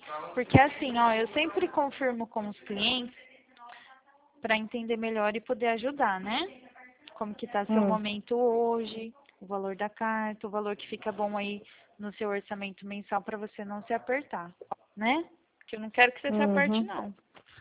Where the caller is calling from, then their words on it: Presidente Prudente, São Paulo, Brazil; Ó, eu falo do estado de São Paulo, a cidade é Presidente Prudente.